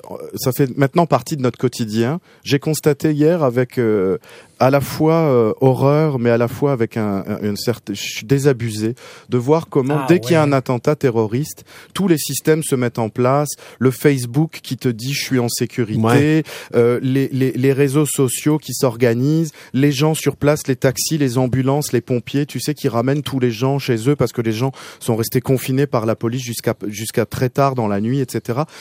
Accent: Strasbourg, Grand Est, France; Nous, on attendait tous, quand on a grandi à Strasbourg, ce marché de Noël qui se passait en ville, dans le centre

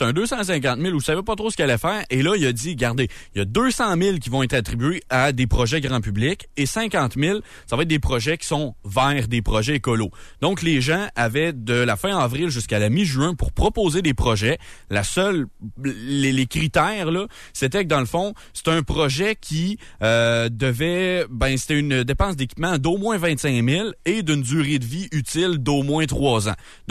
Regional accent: Quebec, Canada; je suis originaire de la Mauricie

